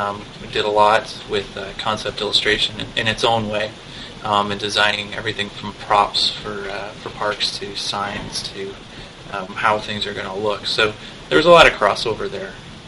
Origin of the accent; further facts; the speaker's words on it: Canada; now in San Francisco, United States; living in San Francisco, California, I'm from Canada originally, and this is my first time living in San Francisco.